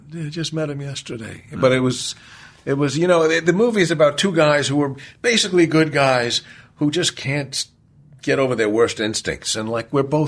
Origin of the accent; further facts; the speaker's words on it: New York, United States; And I grew up in New York, and Dublin feels very New York-y to me.